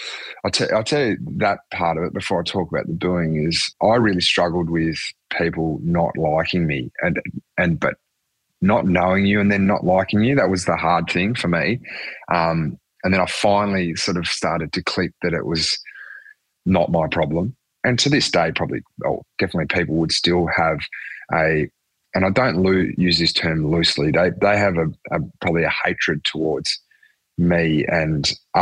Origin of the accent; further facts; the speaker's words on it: Hobart, Tasmania, Australia; growing up in I say regional, but it was pretty simple Hobart where we grew up. We grew up in Belrive